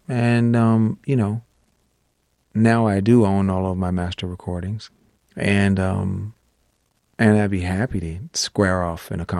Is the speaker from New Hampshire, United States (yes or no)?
no; Virginia, United States; because I came from Virginia, you know, there wasn't like a blossoming music industry there.